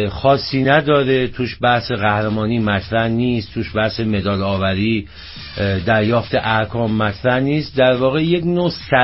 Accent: northern Iran, Iran; از اونجایی که من خودم هم شمالی هستم

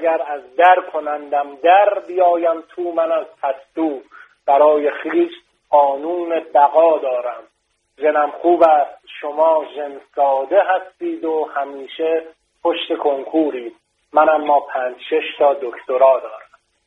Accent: Shiraz, Fars, Iran; also born or lived in Iraq; now in Qom, Iran; شیراز بزرگ شدم.

